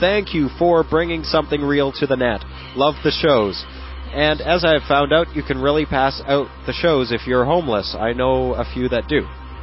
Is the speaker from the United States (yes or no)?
no; United Kingdom; Haha, you can tell I'm British.